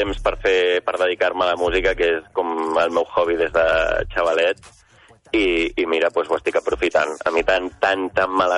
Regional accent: Valldoreix, Catalonia, Spain; Sí, però soc de Valldoreix, crec, clar.

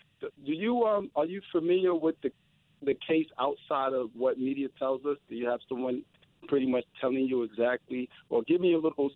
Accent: New York, United States; I was born and raised in New York

